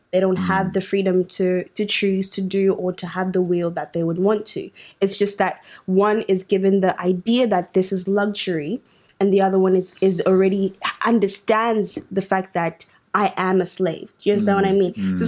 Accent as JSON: {"language": "English", "country": "Australia", "tie": "born or raised there", "said": "Yes, we're Australian. Yes, we're born here. Yes, we have the culture of Australia."}